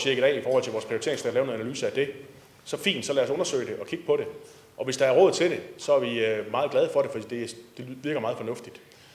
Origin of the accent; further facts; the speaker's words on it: Træballe, Region of Southern Denmark, Denmark; Hvis der er et sted, hvor jeg kommer fra, så er det Træballe.